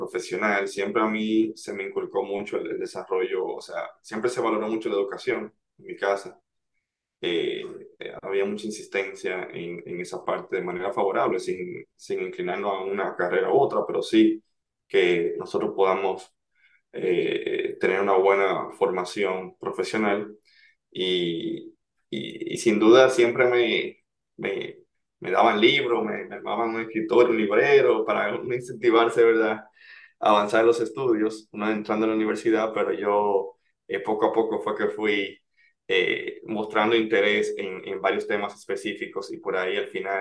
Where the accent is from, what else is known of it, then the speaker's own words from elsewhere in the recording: Santo Domingo, Dominican Republic; born there; Bueno, yo nací en Santo Domingo.